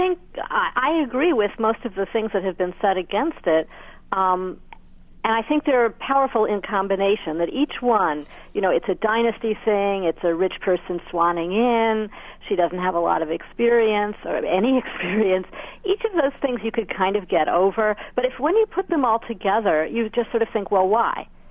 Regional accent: New York, United States; As a New Yorker, what I want is someone who has that fire in the belly

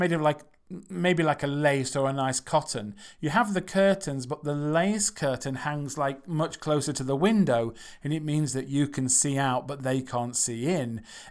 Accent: England, United Kingdom; Thought they didn't, because we're English. We don't do that. It's too direct.

